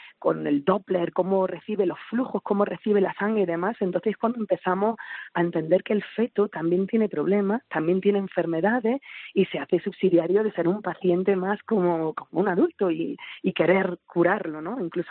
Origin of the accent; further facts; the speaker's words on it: Torre Perogil, Andalusia, Spain; born there; now in Granada, Spain; soy de Granada, pero nacida en... Bueno, vivo en Granada actualmente, pero nacida en un pueblecito muy pequeño. De ahí lo de … del conocernos todos, de un pueblo de Jaén